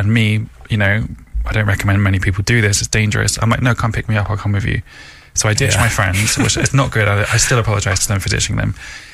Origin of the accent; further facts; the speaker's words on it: Ireland; I should say Irish because I am Irish.